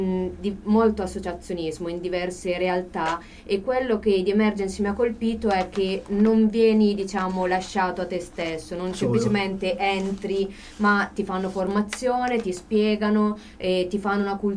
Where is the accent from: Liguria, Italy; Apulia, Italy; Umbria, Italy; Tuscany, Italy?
Umbria, Italy; Città di Castello; io sono di Città di Castello, come suppongo si senta.